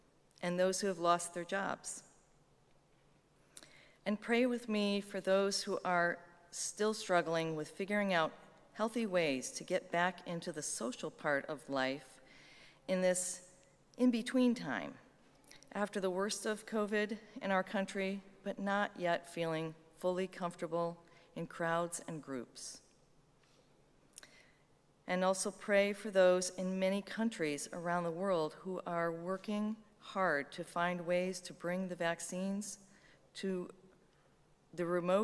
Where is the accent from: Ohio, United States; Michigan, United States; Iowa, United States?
Michigan, United States; Port Austin; From my hometown, tiny little hometown of Port Austin, Michigan, they experienced some very violent tornadoes last night